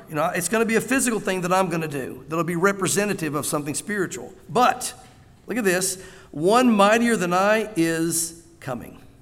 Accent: the South, United States; But I'm a child of Abraham. I grew up in the South. I went to church. My dad was a pastor.

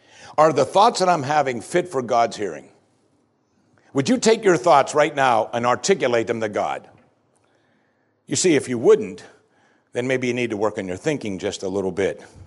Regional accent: Pennsylvania, United States; We were in all kinds of snows when I grew up in Pennsylvania.

